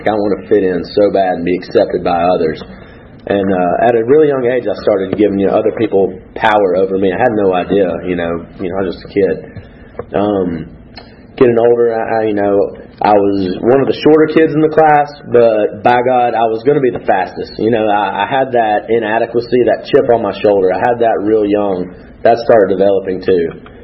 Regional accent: Gainesville, Georgia, United States; now in Oakwood, United States; I'm from Gainesville, Georgia. I currently live in Oakwood.

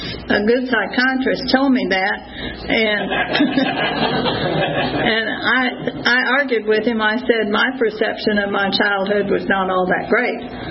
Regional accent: New Mexico, United States; also born or lived in Texas; I was born in Texas and grew up in New Mexico.

